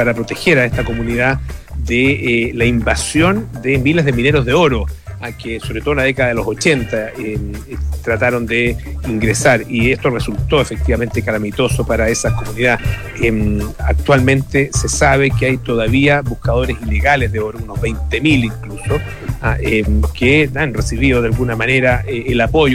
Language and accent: Spanish; Chile; No somos solo los chilenos, claro.